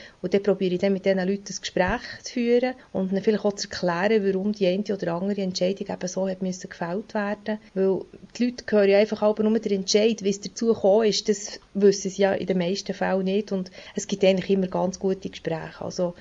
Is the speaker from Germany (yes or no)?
no; Switzerland; bei uns in der Schweiz hat man die verschiedenen Gemeinden.